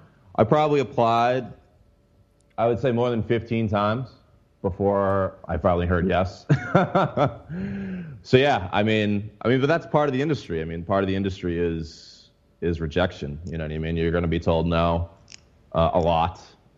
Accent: Massachusetts, United States; I mean, I'm a kid from Massachusetts. I went to UMass.

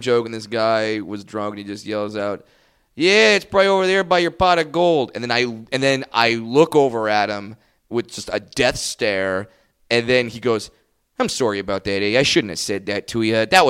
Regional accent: California, United States; I'm not. I'm from Orange County. I just watch a lot of hockey.

